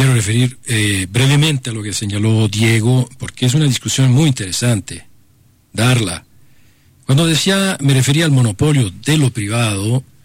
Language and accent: Spanish; Ecuador; moved away as an adult; soy ecuatoriano desde hace muchos años también, tengo 28 años de vivir acá, yo que vengo de un país en donde hubo primero medios públicos